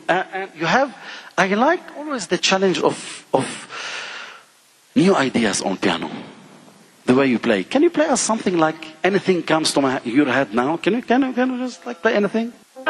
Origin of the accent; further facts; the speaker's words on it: Lebanon; English is a second language; also born or lived in London, United Kingdom; well, I lived in England because I come from Lebanon.